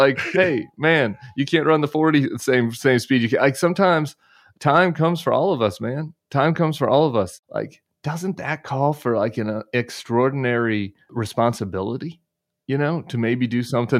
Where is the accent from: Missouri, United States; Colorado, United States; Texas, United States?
Colorado, United States; Denver; now in New Orleans, United States; I live in New Orleans now, but I'm from Denver.